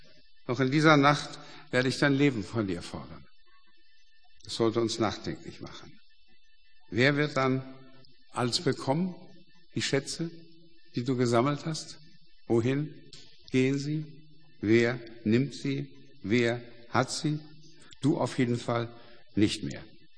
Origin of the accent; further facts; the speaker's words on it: Germany; Wir leben in einem nie dagewesenen Überfluss in diesem Land und ich rede jetzt von Deutschland. Ich bin Deutscher und gehöre dazu.